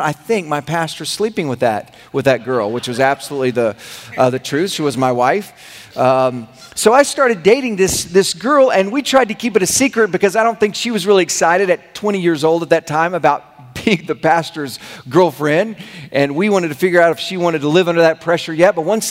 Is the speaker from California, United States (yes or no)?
no; Oklahoma, United States; I was from Oklahoma, grew up in this area, but they accepted me up there.